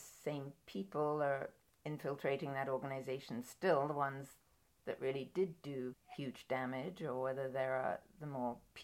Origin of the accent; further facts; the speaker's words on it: England, United Kingdom; I'm of an age where we had the PLO in Britain. I'm English.